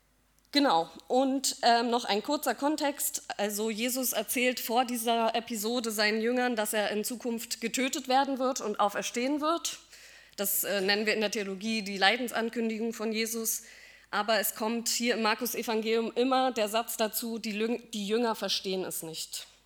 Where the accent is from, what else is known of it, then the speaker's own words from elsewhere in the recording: Berlin, Germany; ich bin hier aufgewachsen in Lichtenberg